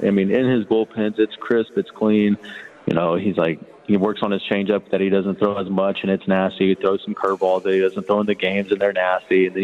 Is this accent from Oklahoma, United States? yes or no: no; Alvin, Texas, United States; So growing up in Alvin, I had fallen off a horse when I was 9 years old